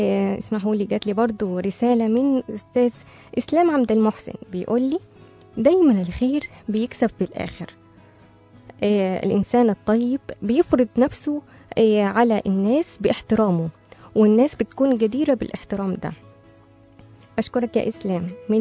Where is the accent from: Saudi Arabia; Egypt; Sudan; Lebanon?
Sudan; احتفظت بجواز سفري السوداني وجنسيتي السودانية، ورفضت كل الجنسيات التي عرضت علي، أنا سوداني وفخور بجنسيتي